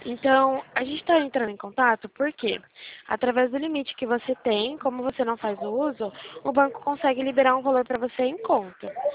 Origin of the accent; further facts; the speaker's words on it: Limeira, São Paulo, Brazil; O DDD meu é 19, porque eu sou de Limeira, São Paulo